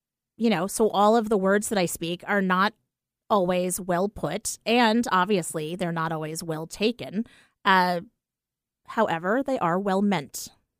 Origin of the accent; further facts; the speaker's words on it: East Coast, United States; And although we're from the East Coast, it's really hard having her so far.